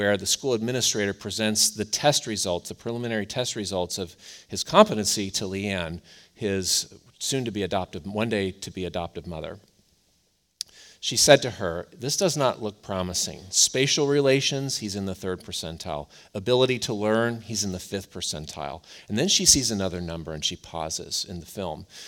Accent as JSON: {"language": "English", "town": "Cleveland", "region": "Ohio", "country": "United States", "tie": "born or raised there", "said": "I grew up in Cleveland, and we are not known for our winning sports teams."}